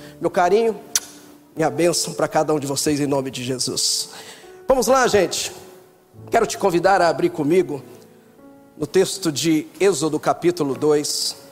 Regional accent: Apucarana, Paraná, Brazil; estão lá da minha cidade, Apucarana, no Paraná.

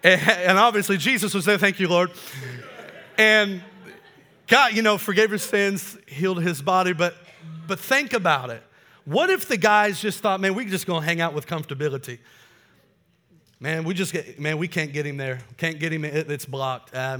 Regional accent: Kokomo, Indiana, United States; I'm from Kokomo originally.

